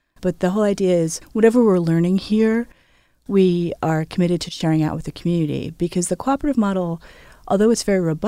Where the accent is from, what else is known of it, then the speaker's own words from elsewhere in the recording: United States; If you look at not just America, but because I'm American, I'm going to focus primarily on America.